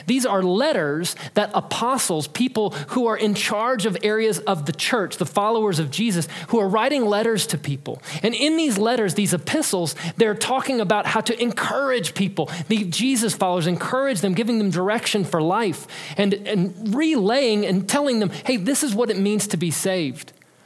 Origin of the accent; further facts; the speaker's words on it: Kansas, United States; Growing up in Kansas, we had tornado warnings that would sound when a tornado was coming.